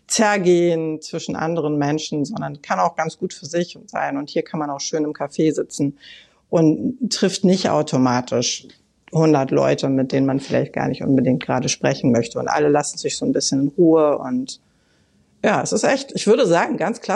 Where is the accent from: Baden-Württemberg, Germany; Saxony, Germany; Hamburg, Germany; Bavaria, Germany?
Hamburg, Germany; ich bin in Eimsbüttel nämlich geboren worden und habe auch die ersten 10 Jahre meines Lebens dort verbracht, im Generalsviertel in der Gneisenaustraße.